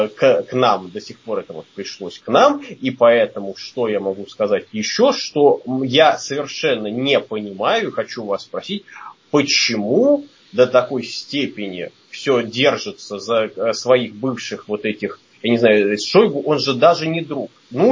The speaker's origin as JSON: {"language": "Russian", "region": "Moscow", "country": "Russia", "said": "который вечно нас критикует за то, что мы москвичи"}